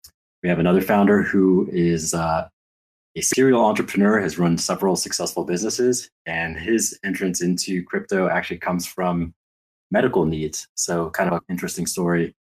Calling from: California, United States; All right. I'm in Southern California.

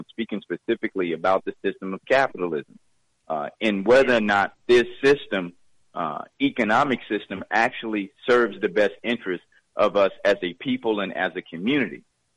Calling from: Atlanta, Georgia, United States; calling from Atlanta.

